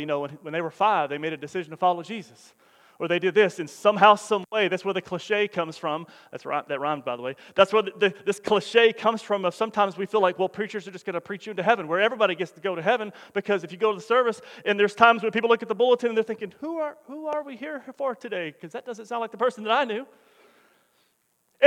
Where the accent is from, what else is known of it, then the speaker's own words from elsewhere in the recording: Denver City, Texas, United States; It's a place I've been my whole life. I grew up in Denver City, West Texas, a little bit more west, you know.